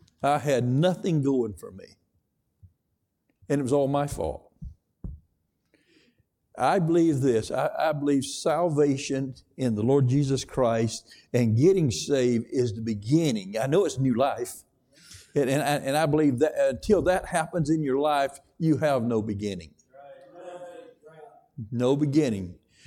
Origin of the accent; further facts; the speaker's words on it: the South, United States; By the way, I was born and raised in the Bible Belt of the South.